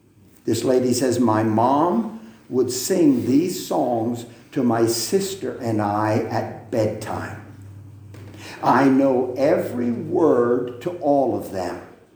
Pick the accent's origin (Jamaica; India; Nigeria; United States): India; I am an Indian, non-Christian, who studied in Catholic school, but found my way through it, through the Catholic school.